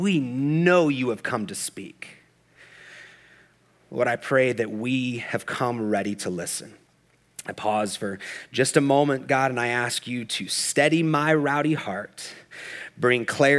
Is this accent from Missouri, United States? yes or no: yes; Kansas City, Missouri, United States; I lived and worked on opposite ends of my hometown of Kansas City, Missouri